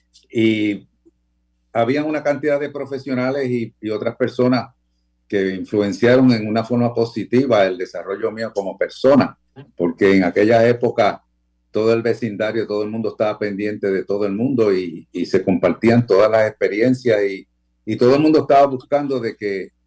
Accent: Santurce, Puerto Rico; born there; yo nací en Santurce, en el Hospital Pavía, que todavía está por allí, la parada 22, en el 1945

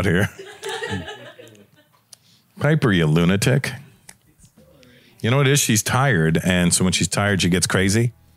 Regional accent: Canada; Because I grew up in Canada.

